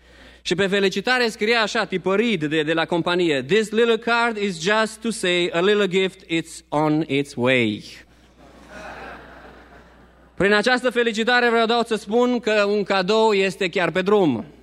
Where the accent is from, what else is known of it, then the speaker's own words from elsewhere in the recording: Romania; noi cei care am crescut în România.